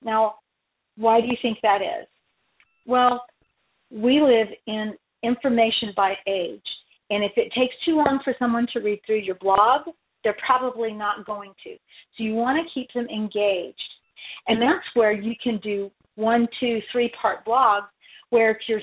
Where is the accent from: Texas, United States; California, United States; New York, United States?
Texas, United States; Del Rio; it's actually 10 things to do in my hometown of Del Rio